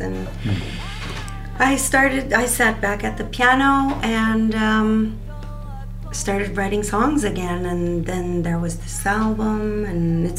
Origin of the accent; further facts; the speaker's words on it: Saint-Eugène, Ontario, Canada; I am. I'm from Saint-Eugène.